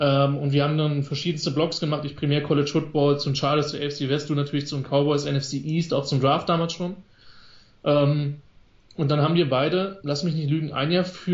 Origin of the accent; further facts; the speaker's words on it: Rhineland-Palatinate, Germany; ich bin aus dem Westerwald, also das ist nördlich des Rheinland-Pfalz.